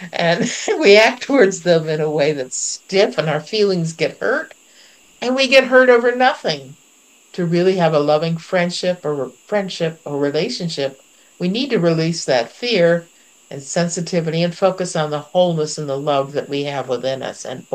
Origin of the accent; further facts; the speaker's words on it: New England, United States; I'm from New England, and I come from a very a family that didn't talk much about our feelings